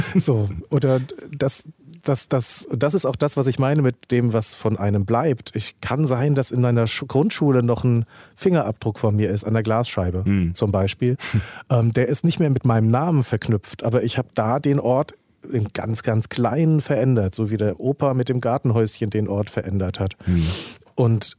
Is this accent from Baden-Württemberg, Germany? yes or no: no; Hesse, Germany; Also ich bin in Hessen in der Nähe von Höchst aufgewachsen, von dem Farbwerken.